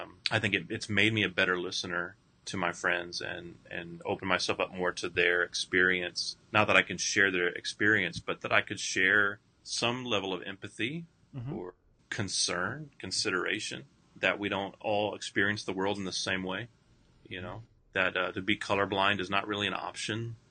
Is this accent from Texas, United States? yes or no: yes; Brownsville, Texas, United States; I was born in Brownsville, Texas, grew up in Brownsville. I was a minority at most of the schools that I went to.